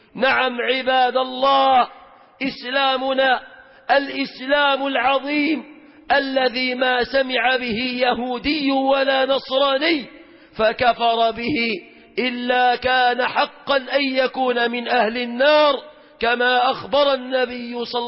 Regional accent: Ismailia, Ismailia Governorate, Egypt; في بلدنا الإسماعيلية، بلد القتال والشجاعة والمروءة

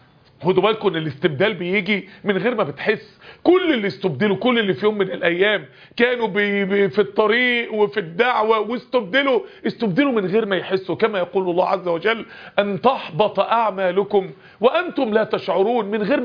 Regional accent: Egypt; أتكلم معكم باللهجة المصرية، وإن شئتم أن نتكلم باللغة العربية الفصحى

